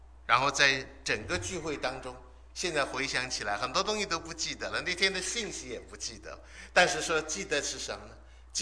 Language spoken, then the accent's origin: Chinese; China; 那我们中国人有很多很有意思的话